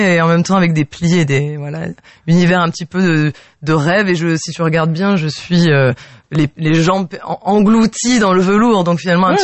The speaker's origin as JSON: {"language": "French", "town": "Hyères", "region": "Provence-Alpes-Côte d'Azur", "country": "France", "said": "Non, je suis de Hyères-les-Palmiers, mais j'ai étudié à Nice aux Beaux-Arts."}